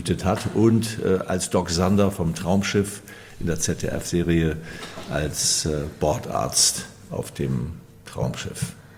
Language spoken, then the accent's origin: German; Fehmarn, Schleswig-Holstein, Germany; born there; denn ich bin von der Insel Fehmarn, dort bin ich geboren, ein Kind des Wassers.